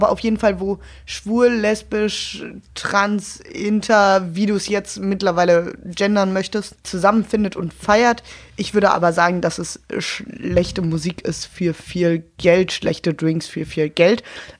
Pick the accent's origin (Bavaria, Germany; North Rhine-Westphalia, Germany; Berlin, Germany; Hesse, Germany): Berlin, Germany; Ich bin eine Berlinerin